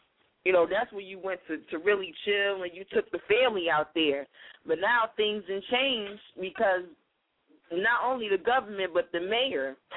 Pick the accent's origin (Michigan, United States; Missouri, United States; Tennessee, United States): Michigan, United States; Detroit; That's the same thing that's going over in my hometown, Detroit, Michigan.